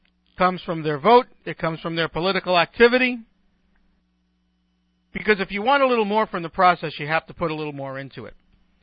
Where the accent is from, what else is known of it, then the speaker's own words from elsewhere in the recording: Brooklyn, New York, United States; For example, when I was growing up in Brooklyn, I don't even remember what our area code was